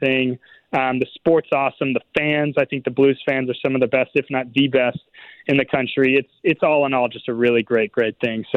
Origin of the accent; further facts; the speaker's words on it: Brownsville, Texas, United States; You got to understand, Joe, that I'm from Brownsville, Texas.